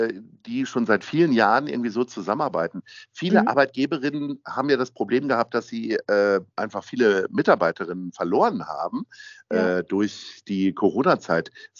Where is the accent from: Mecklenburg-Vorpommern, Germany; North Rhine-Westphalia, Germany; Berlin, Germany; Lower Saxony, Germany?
Lower Saxony, Germany; Hanover; Ich als Hannoveraner habe ja immer ein bisschen Schwierigkeit mit dieser Stadt.